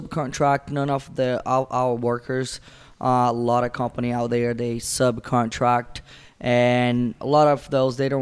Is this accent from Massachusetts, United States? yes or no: yes; Massachusetts, United States; now in South Carolina, United States; Originally, we are from Brazil, and all my family, we grew up in Massachusetts, and we moved here to South Carolina.